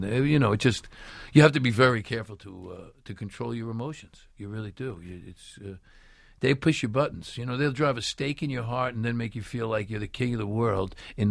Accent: Brooklyn, New York, United States; Well, I come from Brooklyn. I can't help that.

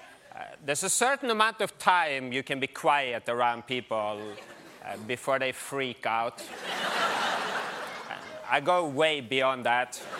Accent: Norway; English is a second language; I'm from Norway, so it's gonna be a lot of fun. I always ask them to mention I'm Norwegian up top, or else people doubt I'm a real person. because nobody speaks English this way. I don't even know why I sound like this myself.

